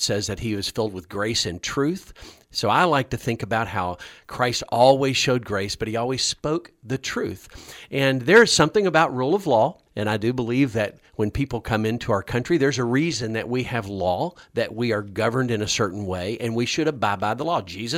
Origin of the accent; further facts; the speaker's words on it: Houston, Texas, United States; I'm from Houston.